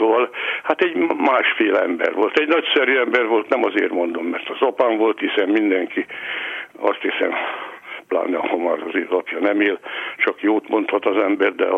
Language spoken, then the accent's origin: Hungarian; Baranya, Hungary; az a helyiség, ahol én születtem, Baranyos helyében, az ma már város, akkor még község volt, úgy mondhatnám, hogy az ormánság fővárosa, de hát mégiscsak egy nagy község volt. Én ott születtem